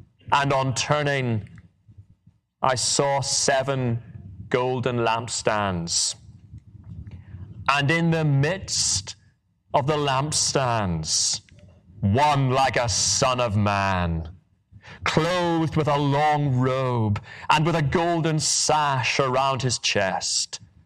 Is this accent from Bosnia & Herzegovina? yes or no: no; Northern Ireland, United Kingdom; accent: Northern Irish; now in England; I'm a minister. I serve in England. My accent is from Northern Ireland. So anybody's wondering, where's he from?